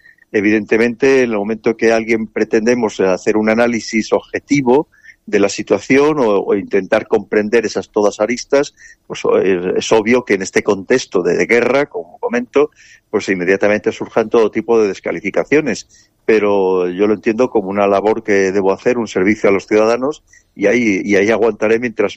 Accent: Spain; sobre todo también como españoles nos debe preocupar por encima de todo los intereses de España

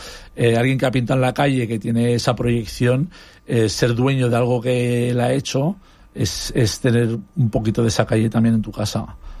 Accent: Benidorm, Valencian Community, Spain; como mi nombre es inglés, llama mucho la atención, la gente me pregunta dónde soy, yo digo que soy de Benidorm

